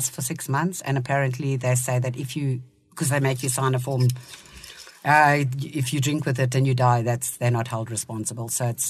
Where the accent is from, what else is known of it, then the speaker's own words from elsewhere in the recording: Zimbabwe; I come from Zim. We grew up in Zimbabwe. Pretty normal life.